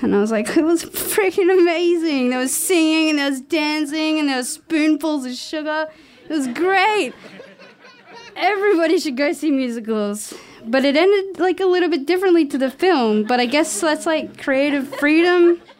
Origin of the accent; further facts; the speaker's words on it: Queensland, Australia; but I'm from Queensland, whatever.